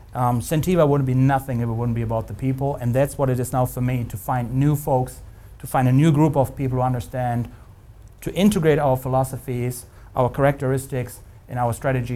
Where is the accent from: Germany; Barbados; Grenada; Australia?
Germany; now in United States; Not just in my hometown in Germany or in many, many parts of the world, you're being restricted with too many regulations